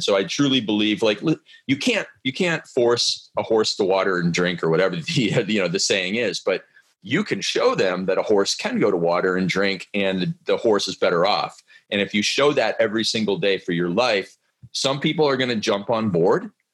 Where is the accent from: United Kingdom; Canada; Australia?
Canada; Stratford, Ontario; I grew up in Canada on a farm in a small town of Stratford, Ontario, where you play hockey and drink beer